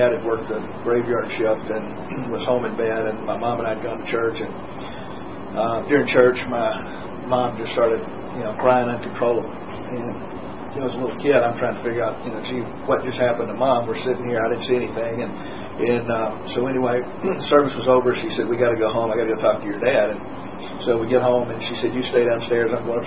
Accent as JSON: {"language": "English", "town": "Tuscumbia", "country": "United States", "tie": "born or raised there", "said": "my hometown of Tuscumbia was probably about 8,000 people. So I grew up in a very, very small conservative town."}